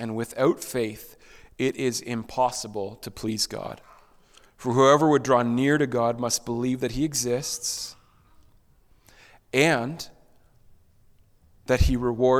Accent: Ontario, Canada; I'm from Ontario, and Ontarians don't know anything about Alberta.

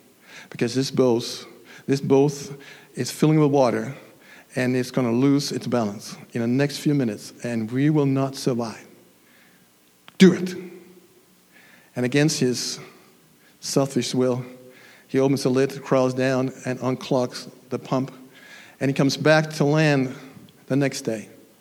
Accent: Denmark; I come from the sea. I come from Denmark. I know a little bit about the waves.

